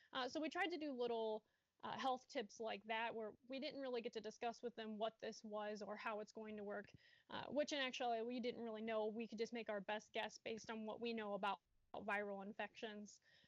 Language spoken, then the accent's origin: English; Fairfield, Illinois, United States; I'm from Southern Illinois in a very, very small town called Fairfield